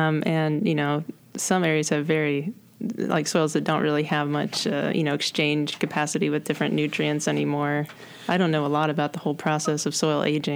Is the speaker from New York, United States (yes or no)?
no; Ohio, United States; I'm actually originally from Ohio, and in Ohio we have different zones that were glaciated and not glaciated.